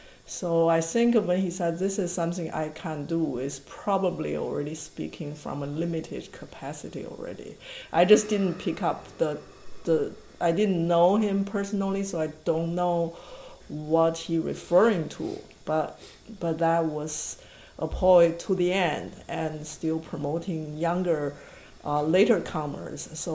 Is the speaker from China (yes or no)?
yes; Shanxi, China; English is a second language; into Shanxi province where my hometown is